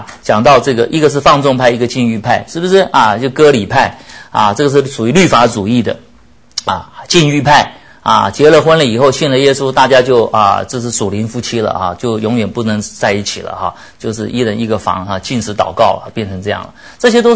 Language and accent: Chinese; China; 我们中国人